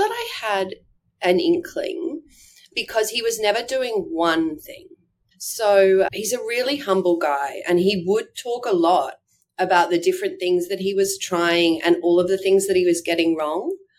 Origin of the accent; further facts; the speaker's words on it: Bundaberg, Queensland, Australia; So I grew up in Bundaberg.